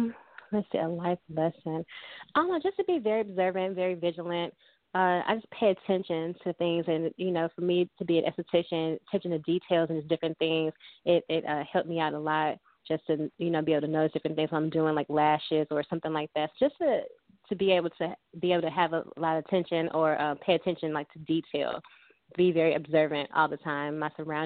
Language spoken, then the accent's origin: English; Compton, California, United States; Growing up in Compton, especially during the 90s, was definitely an experience.